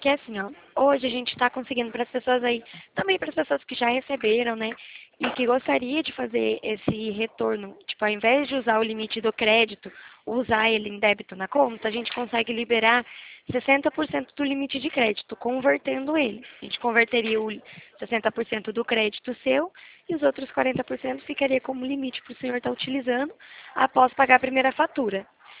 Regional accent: Limeira, São Paulo, Brazil; Não, eu sou de São Paulo. Na verdade, eu sou de Limeira, né, interior de São Paulo.

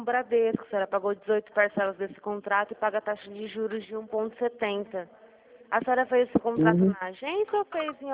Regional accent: Araçatuba, São Paulo, Brazil; Eu sou de Araçatuba.

